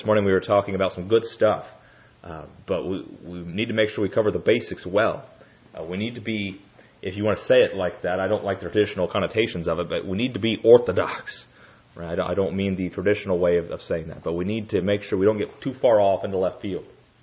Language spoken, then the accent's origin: English; United States; I'm an American. I believe in the Bill of Rights, this sort of thing.